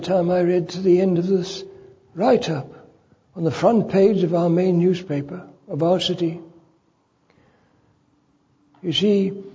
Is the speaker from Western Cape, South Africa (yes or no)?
yes; Cape Town, Western Cape, South Africa; waiting for people in my hometown of Cape Town, South Africa.